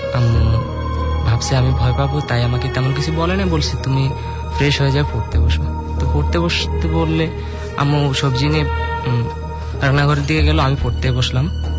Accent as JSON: {"language": "Bangla", "town": "Dhaka", "region": "Dhaka Division", "country": "Bangladesh", "said": "আমি ধানমন্ডি থেকে আসছি"}